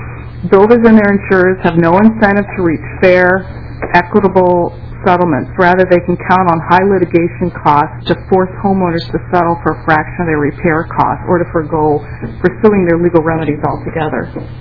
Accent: Shoreview, Minnesota, United States; I'm a homeowner from Shoreview, Minnesota

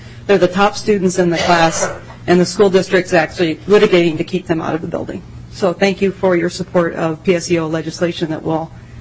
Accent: Fulda, Minnesota, United States; I'm from Fulda, Minnesota, and I am dressed for traveling today.

